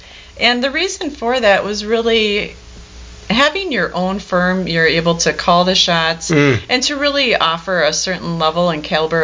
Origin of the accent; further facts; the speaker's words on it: Madison, Wisconsin, United States; Having been born and raised in the Madison area, I've been here 46 years, that knowledge is invaluable.